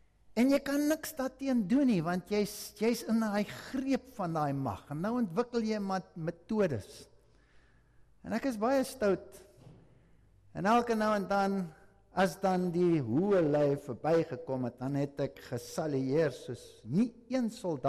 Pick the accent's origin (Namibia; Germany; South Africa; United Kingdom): Germany; ek is maar 'n Duitser en 'n Duitser is 'n korrelkop.